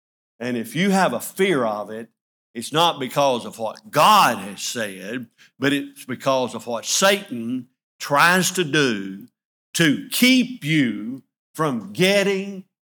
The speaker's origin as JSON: {"language": "English", "town": "Adamsville", "region": "Alabama", "country": "United States", "tie": "born or raised there", "said": "I remember as a child growing up in Adamsville, Alabama, and one day there was in our little community a situation that arose"}